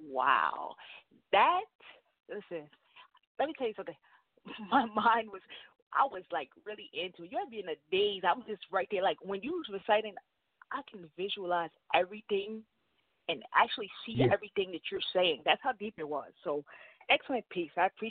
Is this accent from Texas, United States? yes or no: no; New York, United States; I heard it because I'm from New York, too, so I can pick them up.